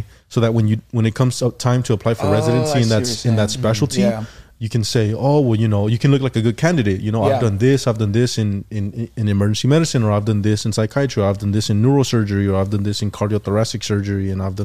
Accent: Los Angeles, California, United States; growing up in South Central and seeing like to be honest, like I had a fucked up childhood.

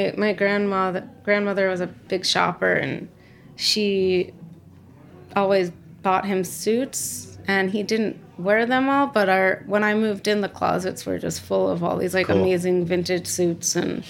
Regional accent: Vermont, United States; I think growing up in Vermont, I was definitely, like, ready to get out of it.

